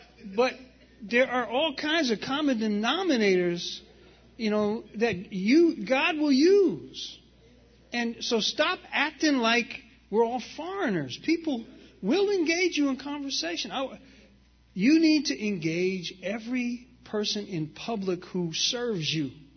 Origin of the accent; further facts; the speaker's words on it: Newark, New Jersey, United States; I grew up in Newark. I'm used to that.